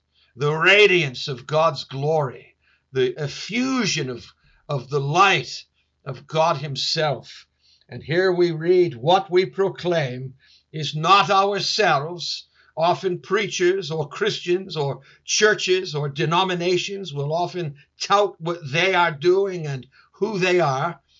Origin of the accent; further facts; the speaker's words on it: Wales, United Kingdom; As a Welshman, I always love it when I'm connected to North Wales.